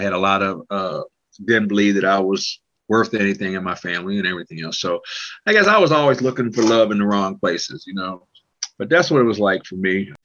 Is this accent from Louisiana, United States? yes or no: no; Cleveland, Ohio, United States; now in Columbus, United States; I was born and raised in Cleveland. I lived in Cleveland all my life, except for the 3 years I was in the Army.